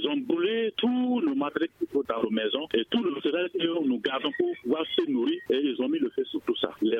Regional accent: Mali; Si nous sommes tous des Maliens, et si c'est la terre de Mali que nous cultivons

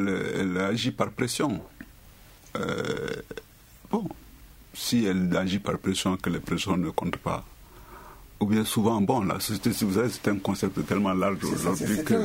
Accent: Mali; À partir du moment où on est malien, il faut que cette crise soit une occasion d'interpellation forte

